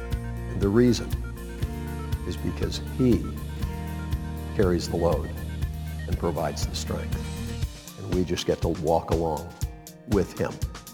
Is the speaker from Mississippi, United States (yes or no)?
no; Montreat, North Carolina, United States; When I was growing up in Montreat, North Carolina, we lived with my aunt and grandmother.